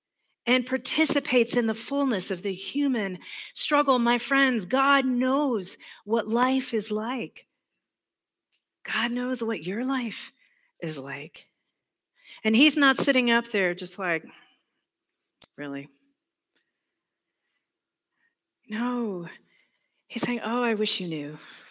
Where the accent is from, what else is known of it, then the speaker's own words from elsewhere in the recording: the South, United States; accent: Southern; And then when you say it in a Southern accent, it's even better. Amen. I'm from the South, which is why I say that.